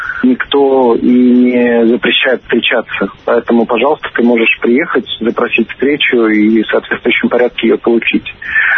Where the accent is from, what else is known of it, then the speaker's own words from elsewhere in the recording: Latvia; Я происхожу из страны, из Латвии